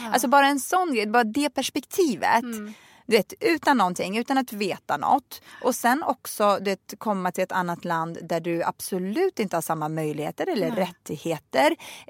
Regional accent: Sweden; Sverige är ett underbart, fantastiskt land som jag verkar liksom, det här är mitt hemland. Även fast jag är liksom, jag kan inte riktigt placeras i någon form av, du vet, så här, jag är svensk eller jag är rysk eller jag är iraker

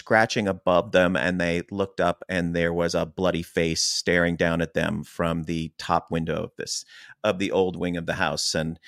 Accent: Chester Springs, Pennsylvania, United States; 3 miles from where we grew up in Chester Springs, Pennsylvania, which was very farm, very woodsy, very, cornfields.

